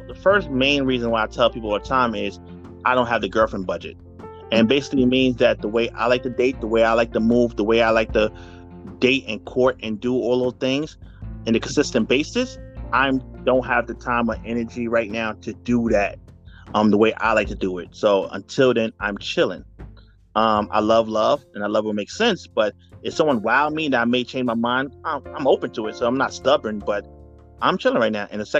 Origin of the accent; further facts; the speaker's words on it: Bronx, New York, United States; I'm from the Bronx.